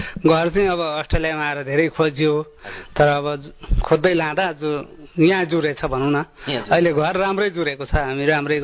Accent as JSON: {"language": "Nepali", "town": "Emire", "region": "Dagana", "country": "Bhutan", "tie": "born or raised there", "said": "म दागाना इमिरेको हुँ म मान्छे, इमिरे ब्लकको, मेरो घर नम्बर 36 हो"}